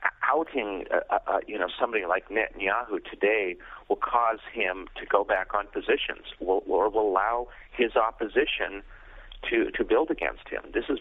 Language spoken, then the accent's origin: English; United States; and I understand American foreign policy, and as an American, I like the openness.